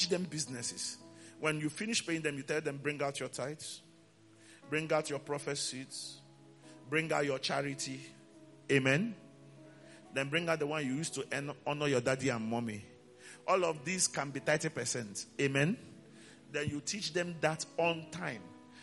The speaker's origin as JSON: {"language": "English", "town": "Aba", "region": "Abia", "country": "Nigeria", "tie": "born or raised there", "said": "we were growing up in Abba. I'll say it in Igbo and then I'll explain it in English."}